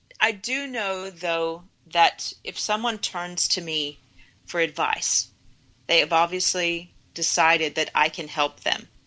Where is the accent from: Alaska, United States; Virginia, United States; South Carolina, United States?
Virginia, United States; somebody said to me as a child growing up in Virginia